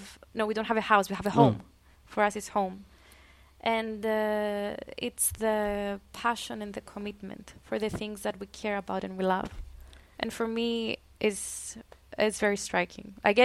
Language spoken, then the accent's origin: English; Cyprus; English is a second language; even my age growing up in Cyprus